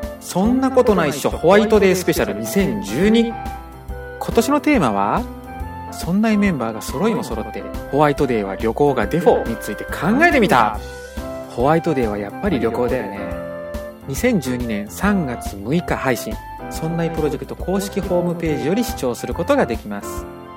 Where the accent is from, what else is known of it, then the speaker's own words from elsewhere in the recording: Hokkaido, Japan; やっぱ北海道人としてはですね